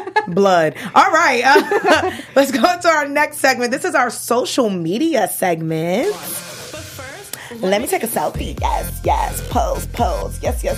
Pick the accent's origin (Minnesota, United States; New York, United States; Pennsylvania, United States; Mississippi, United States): New York, United States; Brooklyn; And can I just say, from those who from Brooklyn, I'm from Brooklyn.